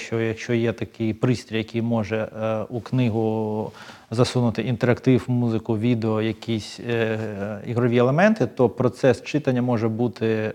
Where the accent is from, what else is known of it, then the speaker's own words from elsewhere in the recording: Odesa, Odesa Oblast, Ukraine; also born or lived in United States / United Kingdom; Я з Одеси. Народився і виріс в Одесі, так само, як і 5 поколінь моїх пращурів одеських. Але працював і жив в різних країнах світу. В США, в Великобританії, в Україні.